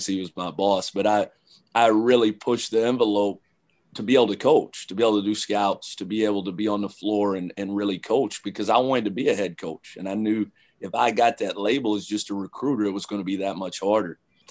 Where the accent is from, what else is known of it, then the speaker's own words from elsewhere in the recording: London, Kentucky, United States; I grew up in London, Kentucky, and I wasn't a good player.